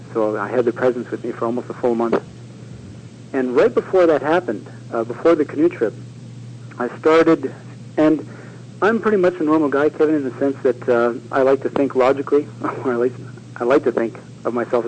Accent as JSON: {"language": "English", "region": "Saskatchewan", "country": "Canada", "tie": "born or raised there", "also_born_or_lived": "Quebec", "said": "when I was growing up in Saskatchewan and parts of Quebec"}